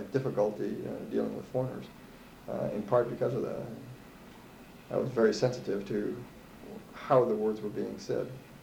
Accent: United States; I enjoyed some of the things that you could do there as an American.

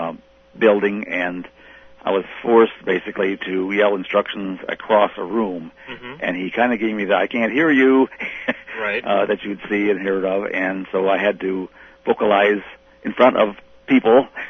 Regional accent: Fremont, Nebraska, United States; I was born in Fremont, Nebraska. I went to the local high school there. It was a town of about 20,000 people.

